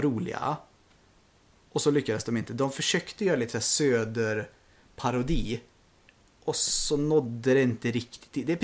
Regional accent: Sweden; jag är ändå svensk.

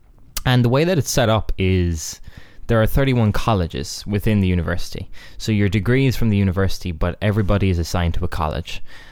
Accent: Ireland; Yeah, because we're Irish, the president doesn't

